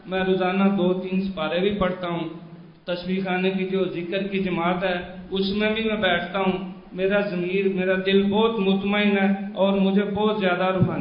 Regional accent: Lahore, Punjab, Pakistan; میں لاہور سے ہوں.

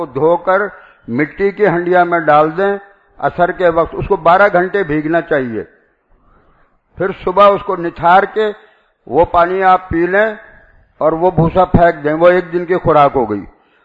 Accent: Karachi, Sindh, Pakistan; اور میں کراچی کا رہنے والا ہوں, کراچی میں بھی کافی لوگوں کو فائدہ ہوا.

